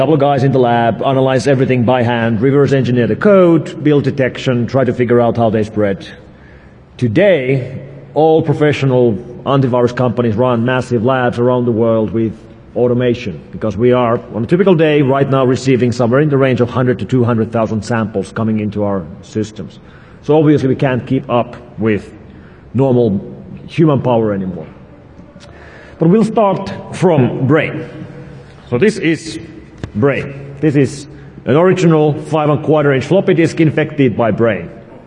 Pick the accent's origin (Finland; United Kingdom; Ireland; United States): Finland; I'm from Finland.